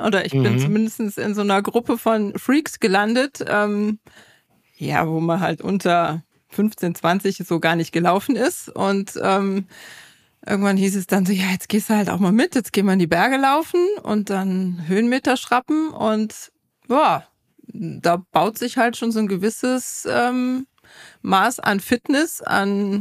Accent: Aachen, North Rhine-Westphalia, Germany; bin gebürtig aus Aachen und ja, seit einer gewissen Zeit auch auf Umwegen wieder zurück nach Hause in die Richtung, in die Nähe von Aachen.

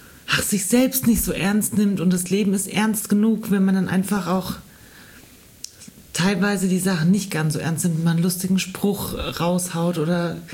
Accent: Gießen, Hesse, Germany; also ich komme aus Gießen, im Kreis Gießen

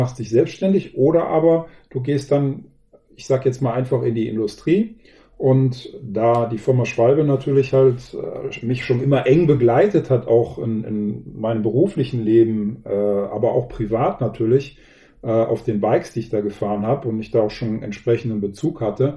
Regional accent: North Rhine-Westphalia, Germany; Das heißt, wir sind hier wirklich in einer engen Truppe aufgewachsen

